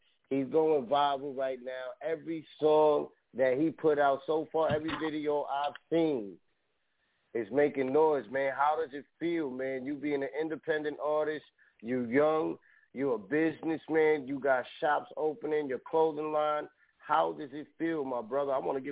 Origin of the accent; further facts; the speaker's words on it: Bronx, New York, United States; Hey, yo, what part of the Bronx you from, man? Because I'm from the Bronx. Uptown Allerton area. Gun Hill and shit.